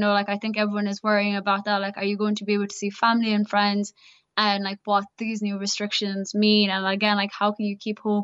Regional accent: Carlow, Leinster, Ireland; because I'm from Carlow

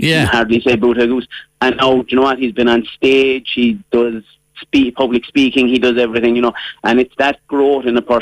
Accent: Dunamore, Munster, Ireland; I'm from Dunamore in County Cork.

